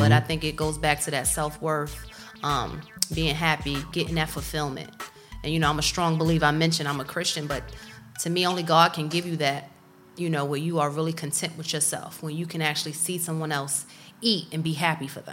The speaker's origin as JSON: {"language": "English", "region": "New York", "country": "United States", "said": "I started in Virginia when I first started in law enforcement, so they weren't used to Puerto Ricans from New York coming and giving, you know, demands on what to do."}